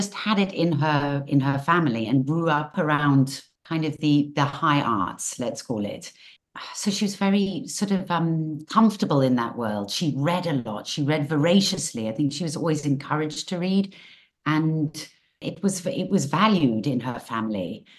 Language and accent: English; Johannesburg, Gauteng, South Africa; like I'm from Johannesburg, it's like very high crime.